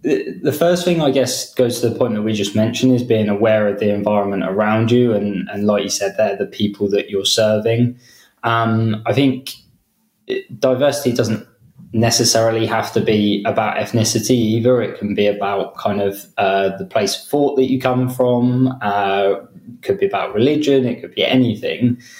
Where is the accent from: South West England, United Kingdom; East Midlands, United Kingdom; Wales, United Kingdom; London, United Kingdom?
South West England, United Kingdom; Dorchester; born there; technically, I was born in Dorchester. So it was a little bit more country than that. But that was only the first kind of 5 years of my life.